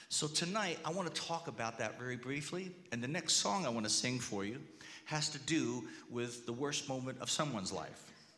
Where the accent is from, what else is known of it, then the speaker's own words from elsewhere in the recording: New Jersey, United States; And plus, I'm from New Jersey. Whenever I see a flash go off, I want to dive under a car.